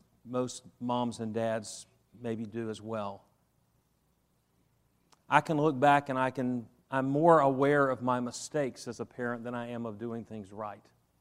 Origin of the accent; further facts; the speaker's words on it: the South, United States; I was raised in the South.